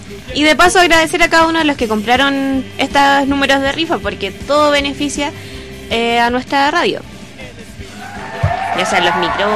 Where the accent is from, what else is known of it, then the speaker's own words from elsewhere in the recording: Peña Blanca, Valparaíso, Chile; los que somos de Peña Blanca sí o sí tenemos que ir